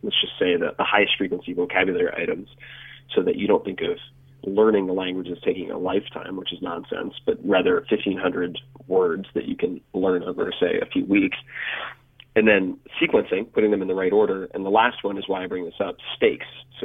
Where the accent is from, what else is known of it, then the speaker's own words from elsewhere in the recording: New York, United States; I grew up on Long Island, right by the water, for God's sake